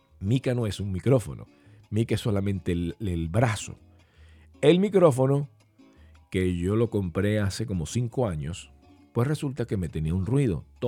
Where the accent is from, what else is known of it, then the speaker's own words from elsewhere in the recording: Venezuela; Lo más importante es que somos venezolanos, ¿eh? Ustedes, venezolanos, somos venezolanos.